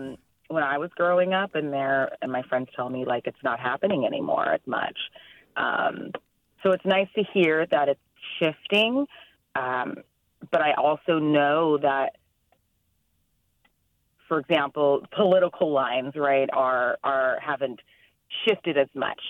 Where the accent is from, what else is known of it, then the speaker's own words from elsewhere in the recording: California, United States; now in San Francisco, United States; in San Francisco, but I grew up in the Inland Empire, the IE, as we also called it.